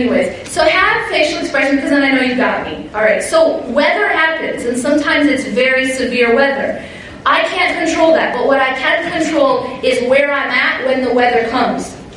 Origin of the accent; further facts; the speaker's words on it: Wisconsin, United States; I grew up in Wisconsin. We got a lot of snow.